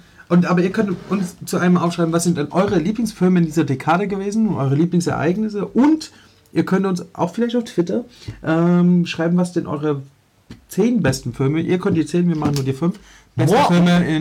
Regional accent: Leipzig, Saxony, Germany; ich bin in Leipzig-Reutlitz aufgewachsen. Da war nichts mit blühenden Landschaften. Das war das Land der Ruinen.

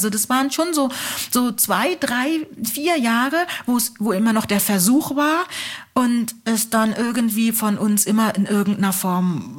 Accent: Nigeria; now in Germany; Das hat mich erstaunt, weil das war bei uns in Nigeria ein No-Go. Also wenn wir das gemacht hätten, da hätte unsere Mutter gefragt, who asked you?

